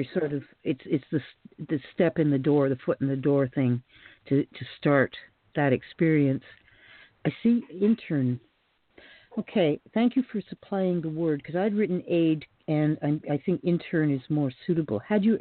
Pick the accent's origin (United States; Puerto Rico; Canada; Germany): Canada; I'm from Canada